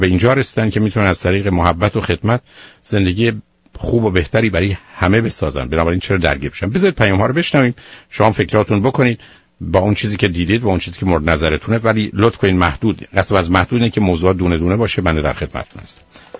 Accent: Iran; moved away; 2 سال قبل از انقلاب از ایران بیرون آمدم

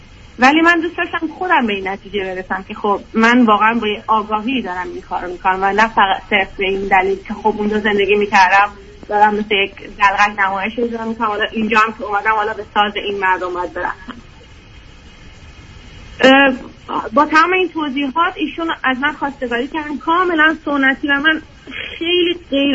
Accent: Mashhad, Razavi Khorasan, Iran; من مشهد به دنیا آمدم و شهر مذهبی بزرگ شدم

